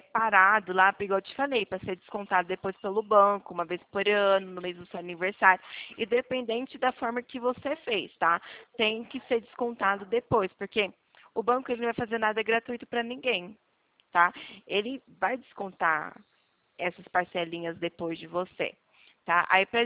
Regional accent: Ribeirão Preto, São Paulo, Brazil; Eu sou aqui do estado de São Paulo, de Ribeirão Preto.

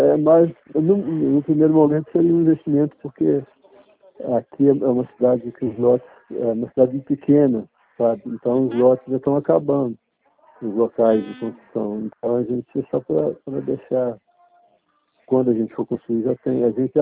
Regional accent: Prados, Minas Gerais, Brazil; Porque Prados é a cidade, minha cidade natal e onde eu trabalho.

